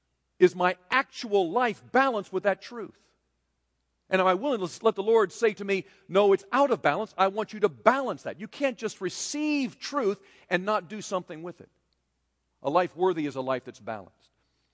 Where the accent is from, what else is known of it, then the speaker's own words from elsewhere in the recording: Taiwan; When I was growing up in Taiwan, they didn't have cash register.